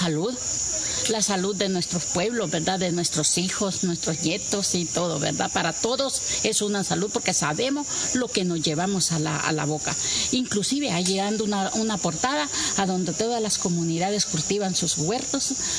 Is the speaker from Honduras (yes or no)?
yes; Tegucigalpa, Francisco Morazán, Honduras; ¿verdad? Vengo de Tegucigalpa, Honduras